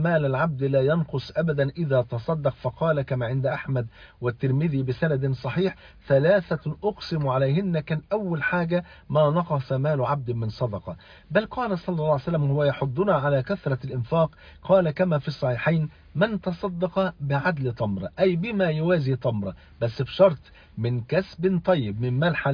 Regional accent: Egypt

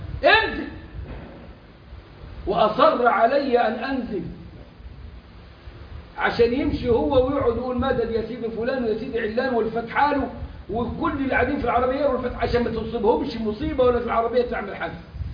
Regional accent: Egypt; بس عندهم عندنا احنا في مصر كتير قوي، واخدهم محافظة محافظة

